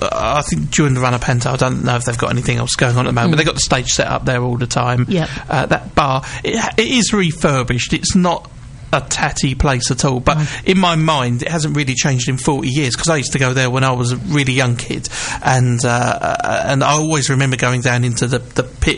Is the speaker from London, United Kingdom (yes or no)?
yes; Havering, London, United Kingdom; I grew up in Havering, so I know about the theatre.